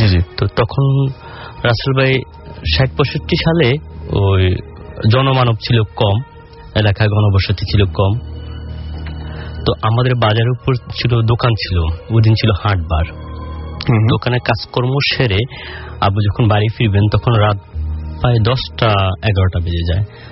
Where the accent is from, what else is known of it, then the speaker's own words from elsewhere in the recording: Noakhali, Chittagong Division, Bangladesh; আমি নোয়াখালী থেকে আসছি।